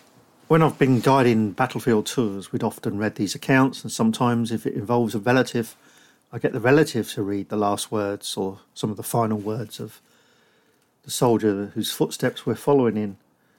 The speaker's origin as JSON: {"language": "English", "town": "Northampton", "region": "East Midlands", "country": "United Kingdom", "tie": "born or raised there", "said": "And he lived in my hometown in Northampton."}